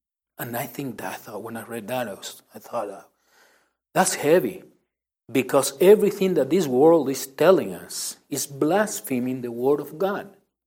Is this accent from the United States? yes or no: no; Argentina; I grew up in Argentina.